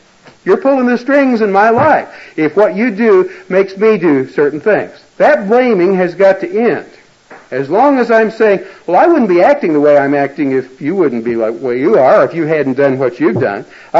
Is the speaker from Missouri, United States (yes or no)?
yes; Missouri, United States; I come from Missouri. I live just a few miles away from Harry Truman's house.